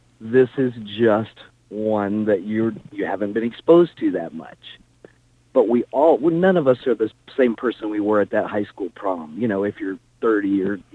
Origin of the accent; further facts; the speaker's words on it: Deep South, United States; even though I came from the Deep South and went to a Southern Baptist high school and college.